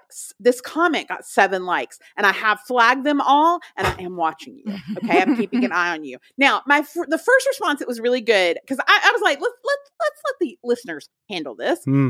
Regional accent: the South, United States; So we are from the South, okay? We're from the South.

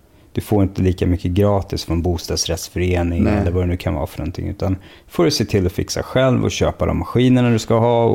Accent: Rönninge, Stockholm County, Sweden; also born or lived in Södertälje; jag föddes i Södertälje och uppvuxen i Rönninge.

